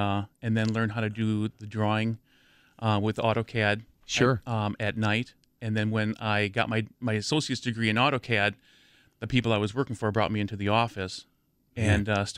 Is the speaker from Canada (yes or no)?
no; Wisconsin, United States; I grew up near Madison.